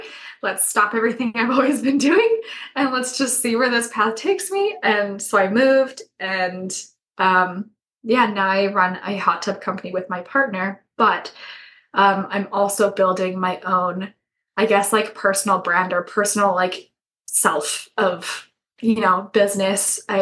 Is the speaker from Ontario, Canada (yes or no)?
no; Alberta, Canada; I'm born and raised in Alberta, small town girl. Never fit in to a small town.